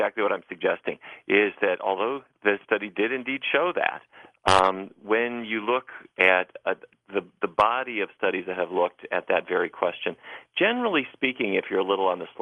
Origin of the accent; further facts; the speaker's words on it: Fargo, North Dakota, United States; I grew up in Fargo, North Dakota, and my grandfather was a cattle rancher.